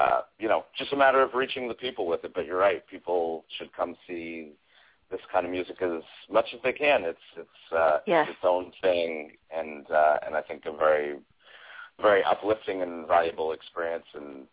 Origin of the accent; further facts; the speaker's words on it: Boulder, Colorado, United States; so I'm from Boulder, Colorado